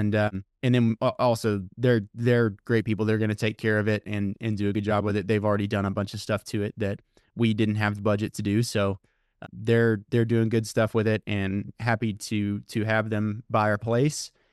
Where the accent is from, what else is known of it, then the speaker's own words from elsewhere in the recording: Texas, United States; I'm from East Texas, grew up there, lived there most of my life. All my family's from there. My wife's family's from there as well. And we lived on family land.